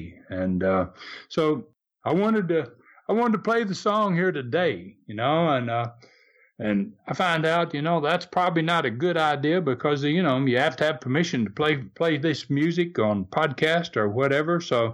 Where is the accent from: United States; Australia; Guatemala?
United States; Tennessee; born there; Things like the fact I was born in Tennessee from a wrestling bloodline.